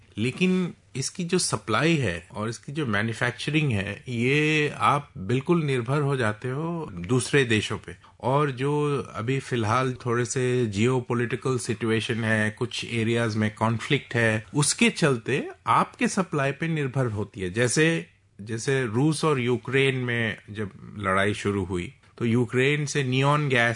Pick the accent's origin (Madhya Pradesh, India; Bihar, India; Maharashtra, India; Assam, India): Assam, India; मैं आपको पता है मैं असम से आता हूँ